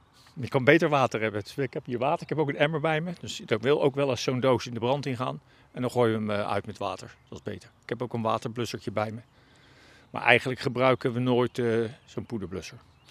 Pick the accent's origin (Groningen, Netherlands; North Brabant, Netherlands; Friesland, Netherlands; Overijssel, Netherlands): Overijssel, Netherlands; Giethoorn; Ik kom uit Giethoorn.